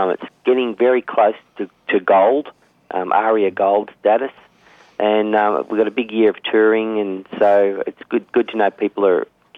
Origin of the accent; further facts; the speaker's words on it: Albury, New South Wales, Australia; also born or lived in Corryong; I was born in Corryong and raised in Albury, conceived in Queensland, but according to Dad. But no, it's, I grew up down there in Albury, Wodonga